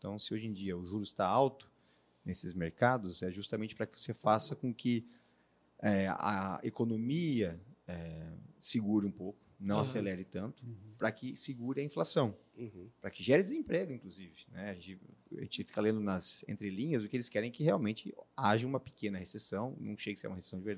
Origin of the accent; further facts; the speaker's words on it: Brazil; Mas eu, sendo brasileiro, entendendo o que é Brasil